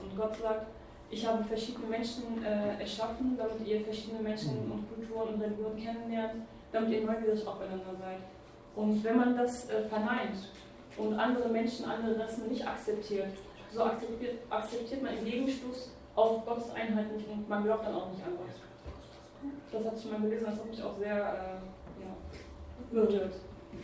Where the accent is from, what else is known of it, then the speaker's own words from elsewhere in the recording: Turkey; moved away; Weil ich soll zuerst den Muslimen in der Türkei helfen, wo ich herkomme.